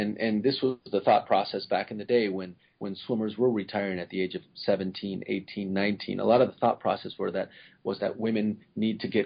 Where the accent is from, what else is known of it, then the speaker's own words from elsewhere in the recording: Ecuador; I'm from Ecuador. I'm from a third world country.